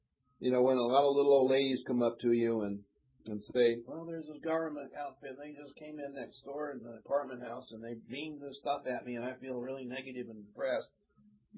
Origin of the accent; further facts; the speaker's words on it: Ann Arbor, Michigan, United States; I remember they put that in Michigan because that's my hometown, Ann Arbor.